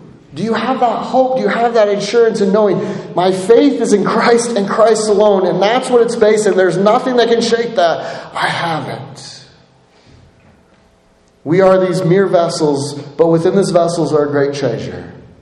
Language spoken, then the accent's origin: English; United States; As a patriot, as an American, I care.